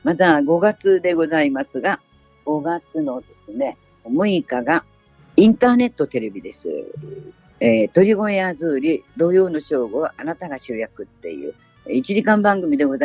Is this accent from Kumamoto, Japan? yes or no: yes; Hitoyoshi, Kumamoto, Japan; もちろん私のふるさとの人吉の方でも歌ってくれてるっていう連絡を受けておりますので